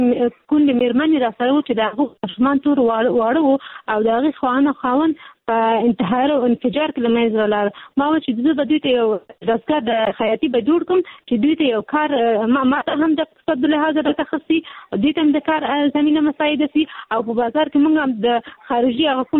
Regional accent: Peshawar, Khyber Pakhtunkhwa, Pakistan; زما پیدایش په پېښور کې شوې ده، زه په پېښور کې لوی شوې یم،

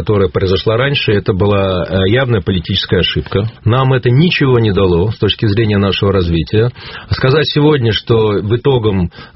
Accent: Saint Petersburg, Russia; я как петербуржец

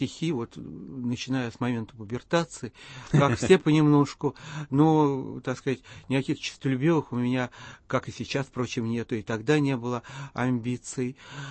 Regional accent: Perlovka, Moscow Oblast, Russia; Я из Перловки. Это почти Мытищи. Вот. И по тем временам это был, ну, довольно глухой такой пригород, который тяготел не столько к Москве, сколько к другим таким пригородным маленьким городкам, типа Болшева, Фрязино и так далее.

